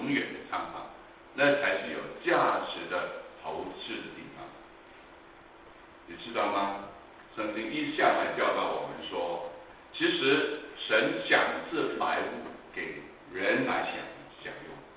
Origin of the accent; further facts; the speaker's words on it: Guangdong, China; 我们广东人就喜欢八八八八八八。